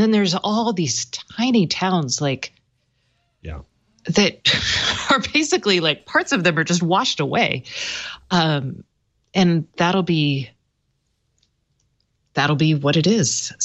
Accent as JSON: {"language": "English", "town": "Houston", "region": "Texas", "country": "United States", "tie": "born or raised there", "said": "I grew up in Houston."}